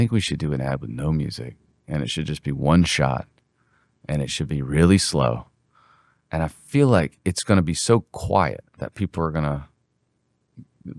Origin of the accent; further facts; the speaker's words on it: Birmingham, Alabama, United States; I'm from Birmingham, so I. Yeah.